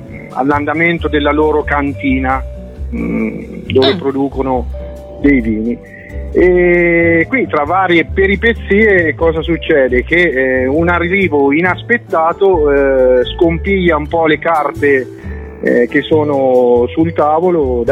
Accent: Colombella, Umbria, Italy; la commedia è ambientata in quello che è il mio paese di origine, che è Colombella appunto, no?

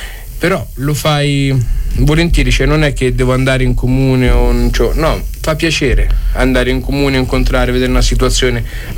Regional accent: Fossato di Vico, Umbria, Italy; io vengo da Fossato di Vico, provincia di Perugia.

